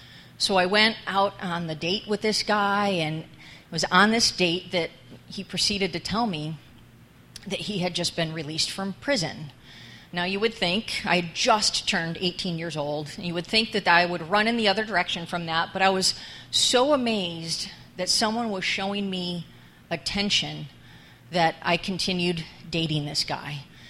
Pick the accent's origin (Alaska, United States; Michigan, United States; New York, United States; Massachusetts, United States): New York, United States; Buffalo; now in New Jersey, United States; I grew up in New York, Western New York, Buffalo Bill area, sorry. I've been in Jersey for 23 years now, so I'm definitely a Giants fan.